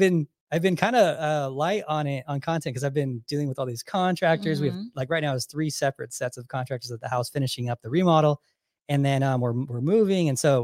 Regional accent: California, United States; the beach thing is, like, whatever to me, because I grew up in California, but the people in Hawaii is what I love.

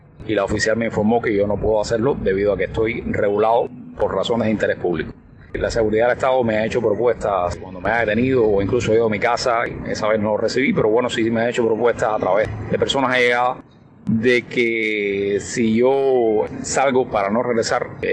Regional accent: Cuba; yo soy ciudadano cubano y tengo derecho a entrar o salir cuantas veces lo estime conveniente de mi país.

